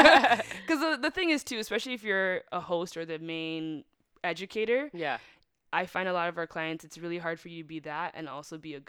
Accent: Mississauga, Ontario, Canada; I am from Mississauga, so while I work in Toronto, I am a Peel region chick

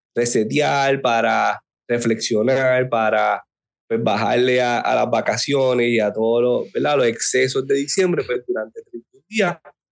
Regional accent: Puerto Rico; como puertorriqueños nosotros le damos duro en las navidades.

